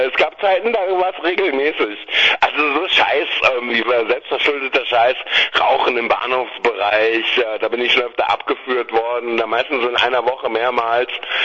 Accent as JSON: {"language": "German", "town": "Bonn", "region": "North Rhine-Westphalia", "country": "Germany", "tie": "born there", "said": "ich bin echt in der Hauptstadt geboren, was auch nicht mehr viele wissen. Die sagen dann Berlin. Ich sage so, ey, Alter, was für ein Reichsbürger bist du? Bonn!"}